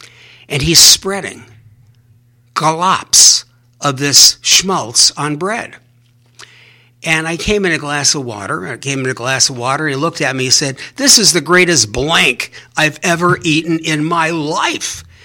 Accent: Cleveland Heights, Ohio, United States; I'm a second generation. I was raised in Cleveland Heights, Ohio.

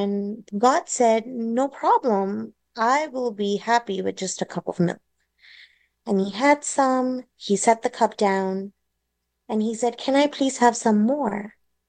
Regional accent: India; So I grew up in India, being raised by both my grandparents and my single mother.

